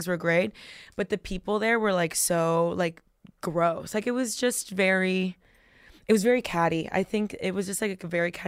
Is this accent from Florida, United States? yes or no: yes; Miami, Florida, United States; I was born and raised in Miami.